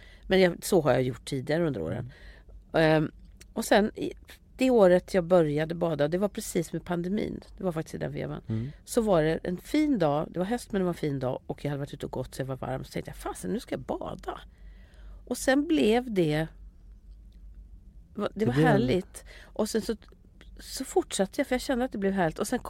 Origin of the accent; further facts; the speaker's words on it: Finspång, Östergötland, Sweden; jag försöker tänka hur det var när jag växte upp i Finspång.